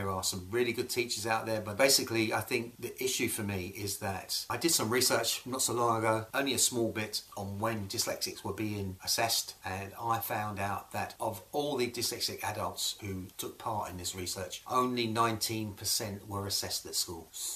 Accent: Scotland, United Kingdom; I moved back to my home country, Scotland

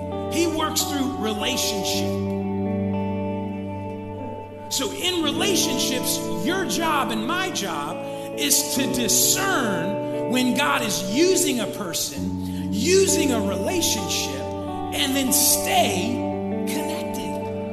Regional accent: Sacramento, California, United States; I was from South Sac

